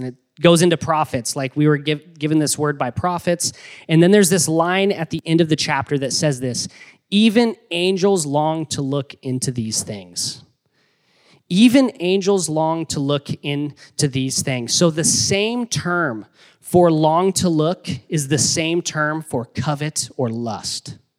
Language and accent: English; Baker City, Oregon, United States; It's kind of hillbilly, but I'm from Baker City, so it really means a lot to me.